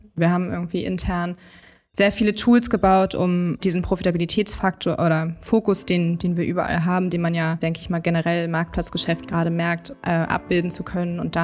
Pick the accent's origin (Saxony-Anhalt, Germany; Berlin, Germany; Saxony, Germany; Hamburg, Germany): Hamburg, Germany; ich bin ein Hamburger Dern durch und durch, also hier geboren, aufgewachsen und hier irgendwie auch kleben geblieben.